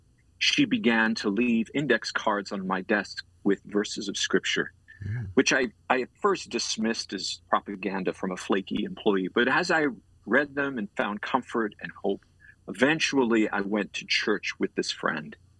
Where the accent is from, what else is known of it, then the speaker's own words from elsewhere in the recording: Long Island, New York, United States; I was raised in Long Island, New York, Roman Catholic